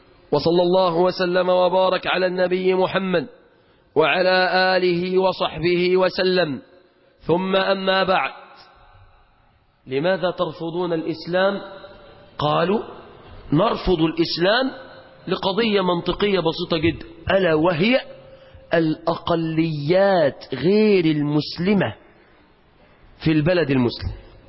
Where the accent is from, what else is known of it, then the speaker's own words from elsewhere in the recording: Mansoura, Dakahlia, Egypt; احنا عندنا في المنصورة الأخ بيته جنب كنيسة